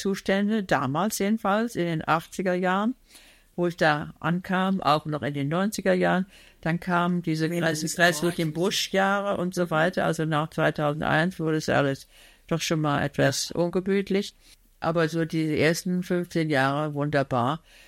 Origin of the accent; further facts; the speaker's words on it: Gütersloh, North Rhine-Westphalia, Germany; now in Hamburg, Germany; Ich bin ja aus der Kleinstadt Gütersloh, wo ich geboren bin. Also so schnell ich konnte nach Hamburg ausgebüxt.